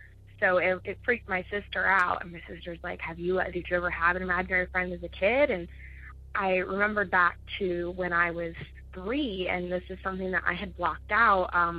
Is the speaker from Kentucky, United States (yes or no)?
no; Ohio, United States; I'm from Ohio.